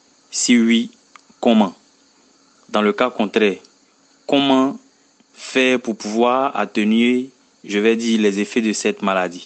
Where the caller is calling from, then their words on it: Bingerville, Abidjan, Côte d’Ivoire; de Bingerville, Côte d'Ivoire.